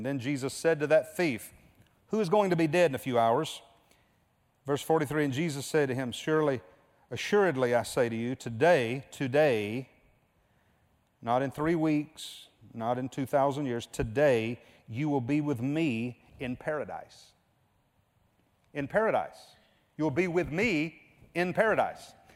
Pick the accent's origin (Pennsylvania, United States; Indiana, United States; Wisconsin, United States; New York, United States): New York, United States; Gloversville; Now, I'm from Gloverville, so everybody chill out. That was no disrespect. That's home. That's where my mom and dad still live. I love Gloverville.